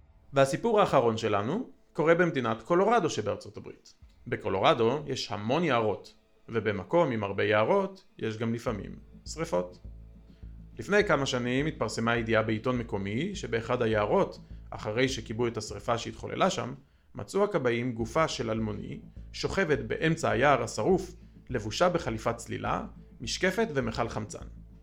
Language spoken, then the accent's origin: Hebrew; Rehovot, Central District, Israel; אני גדלתי בעיר רחובות בשנות ה-70 וה-80.